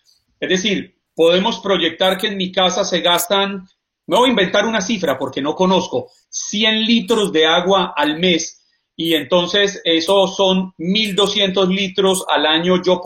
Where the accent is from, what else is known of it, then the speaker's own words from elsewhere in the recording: Colombia; soy colombiano y Colombia es un país muy rico en cuencas hídricas.